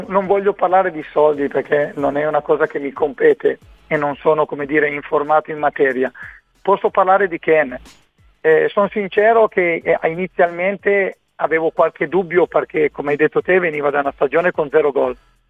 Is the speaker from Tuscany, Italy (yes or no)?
yes; Florence, Tuscany, Italy; Io mi auguro con tutto il cuore, da fiorentino